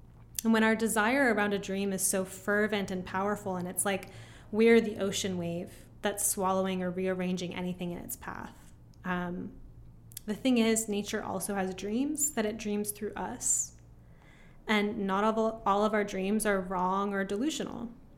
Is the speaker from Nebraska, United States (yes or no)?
no; California, United States; growing up near Hollywood, like growing up near